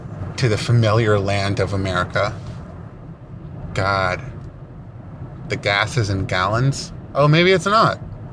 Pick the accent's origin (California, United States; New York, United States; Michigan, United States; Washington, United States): California, United States; Oakland; I'm a journalist from Oakland, California.